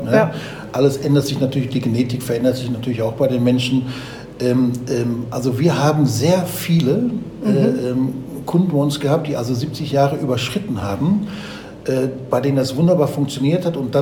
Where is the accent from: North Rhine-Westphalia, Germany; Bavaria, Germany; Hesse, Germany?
Bavaria, Germany; Aber auch wenn ich von meinem Heimatort als Beispiel von Bayern Süd nach Bayern Nord fahre